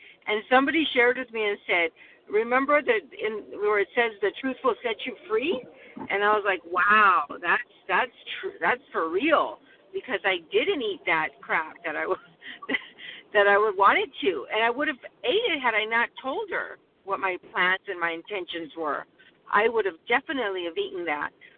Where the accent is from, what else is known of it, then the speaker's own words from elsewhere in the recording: California, United States; from California.